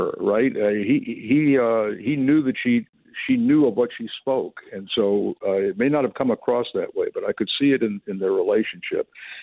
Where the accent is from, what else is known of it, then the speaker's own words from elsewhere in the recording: Fairfax, United States; You know, I'm a kid from Fairfax. I'm dealing with one of the richest guys in town